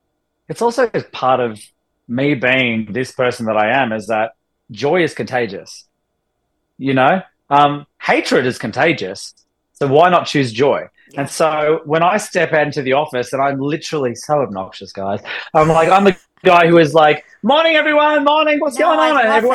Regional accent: Australia; it was just fun being able to like teach her a little bit of my home country. And she's been to Australia and loves it a lot.

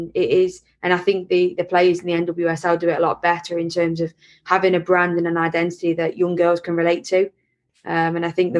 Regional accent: Scotland, United Kingdom; I'm Scottish

